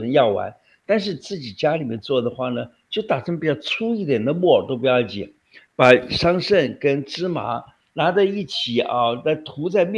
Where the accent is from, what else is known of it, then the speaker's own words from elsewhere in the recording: China; 我们中国人最麻烦的地方就是因为营养这个动词呢是说对人好